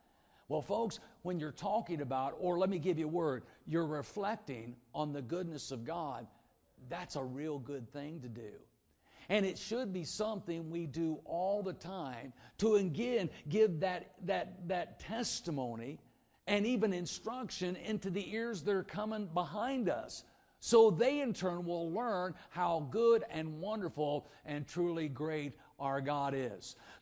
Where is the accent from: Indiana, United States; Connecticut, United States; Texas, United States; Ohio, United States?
Indiana, United States; Dunkirk; Now, I came from Dunkirk, Indiana, people. It's amazing I got through high school. I think the only reason they let me graduate from Dunkirk High School.